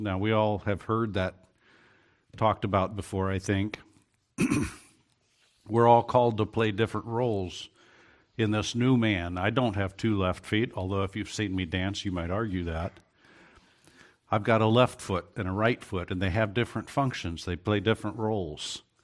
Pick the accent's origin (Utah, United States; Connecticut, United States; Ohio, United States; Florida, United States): Ohio, United States; But growing up in Ohio doesn't make me any less than y'all. And I did grow up near Kentucky, so I can say that clearly.